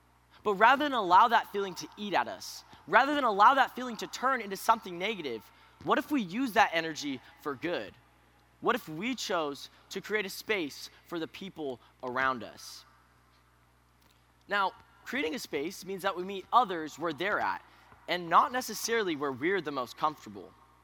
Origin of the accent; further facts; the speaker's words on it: Colfax, Washington, United States; I'm 20 years old, and I'm from Colfax, Washington. I talked about my experiences growing up in a small community and playing basketball.